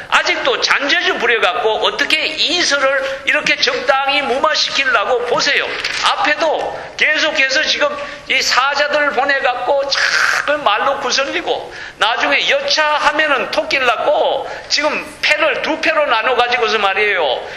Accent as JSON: {"language": "Korean", "country": "South Korea", "tie": "born or raised there", "said": "한국에서 난 이제 어릴 적부터 이 모래밭에서 자라갖고 강가에 자라서 동네에서 실험 잘했습니다"}